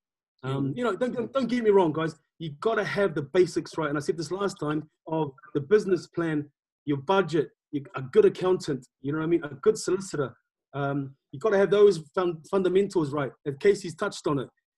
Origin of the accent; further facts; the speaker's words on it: Tonga; first language Tongan; English is a second language; now in United Kingdom; I come from Tonga. I was brought up in Tonga. I spoke Tonga before English.